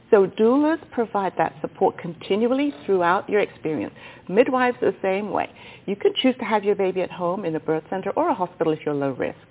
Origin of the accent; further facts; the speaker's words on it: England, United Kingdom; I was born and raised in England.